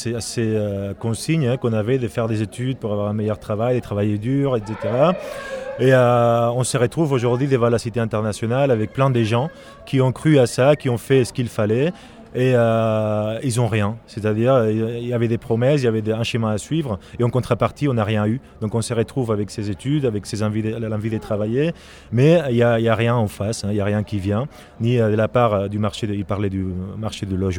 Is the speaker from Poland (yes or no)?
yes; Poland; French is a second language; Je suis polonais, je fais partie donc d'un pays qui a une histoire très très compliquée